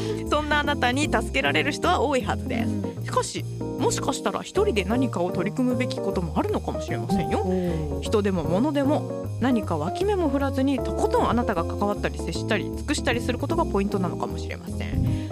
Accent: Nara, Japan; 私の実家が奈良で、奈良すごい道が細いので

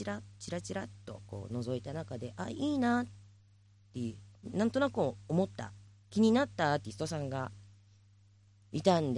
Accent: Tachikawa, Tokyo, Japan; 私田舎っていうか地元が立川なんで、

